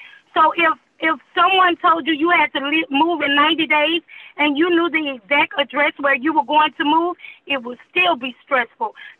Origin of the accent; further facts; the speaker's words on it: Texas, United States; I was born and raised in Fifth Ward